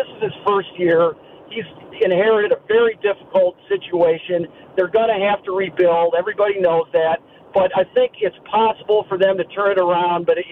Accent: Chicago, Illinois, United States; But growing up in the Chicago area, I'm thrilled that we have two baseball teams.

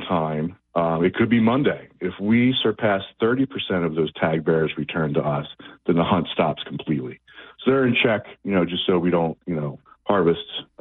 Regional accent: West Stafford, New Jersey, United States; I know at least I'm from West Stafford over in Gloucester County, and mm-hmm.

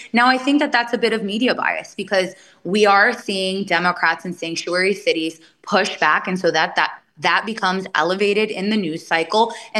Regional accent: Florida, United States; But for example, in my home state of Florida

